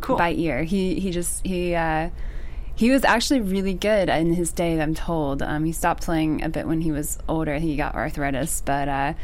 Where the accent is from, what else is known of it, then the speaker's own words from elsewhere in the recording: Harrisburg, Pennsylvania, United States; I grew up and born and raised in Pennsylvania, Harrisburg.